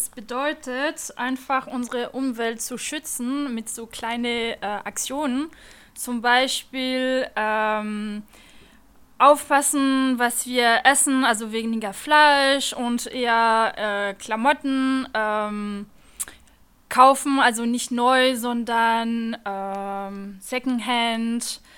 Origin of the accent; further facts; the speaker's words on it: France; German is a second language; Ich komme aus Frankreich und ich bin jetzt happy, da zu sein.